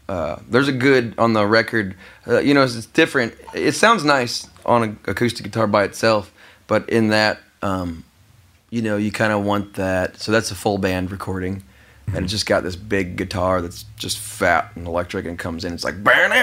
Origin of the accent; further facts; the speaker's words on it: St. Louis, Missouri, United States; From St. Louis. Yeah. From St. Louis and surrounding parts, but I grew up on Grand in Connecticut, right there by, you know, where CBGB is right there or, you know, South Granville or Tower Grove Park.